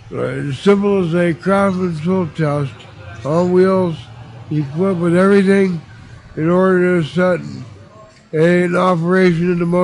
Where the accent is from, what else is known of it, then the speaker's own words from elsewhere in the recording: Hawaii, United States; also born or lived in Columbus, United States; Originally, I was born in Columbus, Ohio. I was raised in the 50th state, Hawaii, before it was a state.